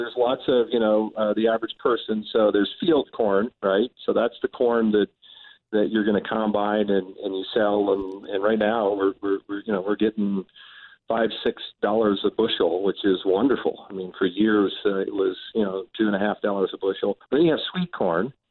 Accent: Iowa, United States; Well, I grew up in Northeast Iowa in a farming community, so I learned to work on a farm.

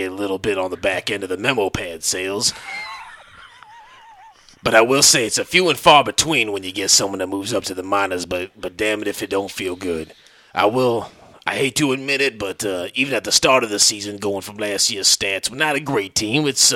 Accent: New Orleans, Louisiana, United States; Well, like I said, you know, growing up in New Orleans and down in the South, the only teams that are really available to me were the Houston Astros and the Marlins.

